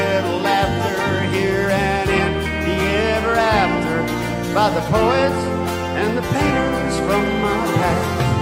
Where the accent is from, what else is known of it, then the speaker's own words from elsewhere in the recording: Gulf Coast, United States; As a lot of you know, I grew up on the Gulf Coast between New Orleans and Mobile